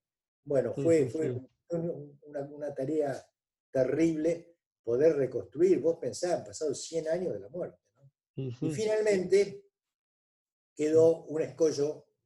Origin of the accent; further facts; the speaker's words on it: Argentina; yo soy argentino, mi papá es argentino